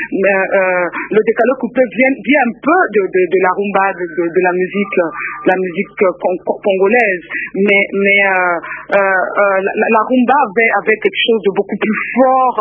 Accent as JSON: {"language": "French", "region": "Abidjan", "country": "Côte d’Ivoire", "moved": "yes", "lives_now": "Belgium", "said": "c'est grâce à Marie Dolne si on veut voir que j'ai quitté Abidjan pour venir en Belgique"}